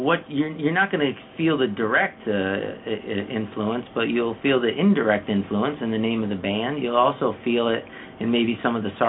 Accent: Vermont, United States; now in Philadelphia, United States; I'm not originally from Philadelphia. Either is Tom. I'm from Vermont.

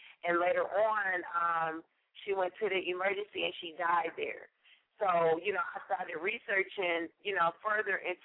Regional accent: Milwaukee, Wisconsin, United States; now in Atlanta, United States; This is your girl … I'm from Milwaukee, Wisconsin, but I now reside in Atlanta, Georgia.

